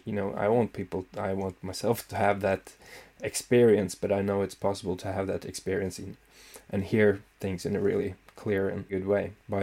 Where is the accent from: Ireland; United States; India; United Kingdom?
United Kingdom; Scotland; I'm Scottish.